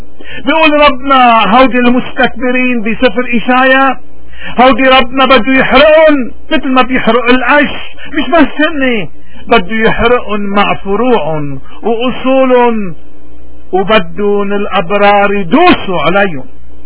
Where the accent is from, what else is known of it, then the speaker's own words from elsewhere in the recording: Lebanon; واجبنا المقدس كلبنانيين هو احترام القضية التي من أجلها استشهدوا، وهي قضية لبنان